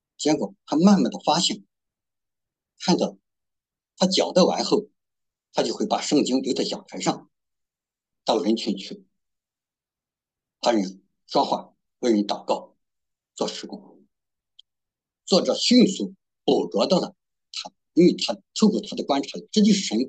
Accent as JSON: {"language": "Chinese", "country": "China", "said": "拿我们中国人讲，就是自己的过五关斩六将"}